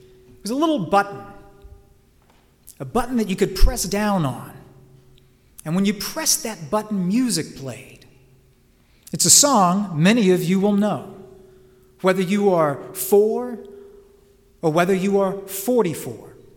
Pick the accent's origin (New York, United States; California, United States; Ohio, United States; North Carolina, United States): North Carolina, United States; Laurinburg; I remember when I was a youngster growing up in the Laurinburg Presbyterian Church.